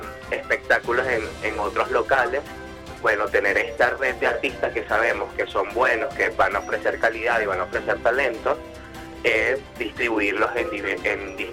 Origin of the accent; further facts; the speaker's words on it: Venezuela; podemos vincularlo a lo que nos representa como venezolanos y venezolanas.